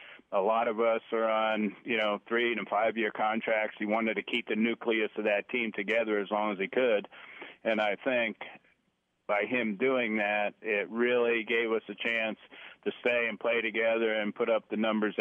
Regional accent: New York, United States; And that gets back to the Yankees, because I'm a New Yorker and I used to watch the Yankees all the time.

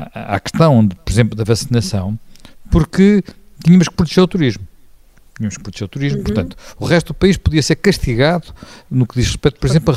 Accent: Lisbon, Portugal; Eu sou lisboeta, atenção, sou lisboeta, filho de lisboetas, portanto, puro alfacinha.

